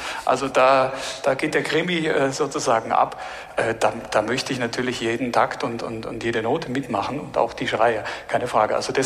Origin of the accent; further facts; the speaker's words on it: Bavaria, Germany; Also ich meine, ich bin Bayer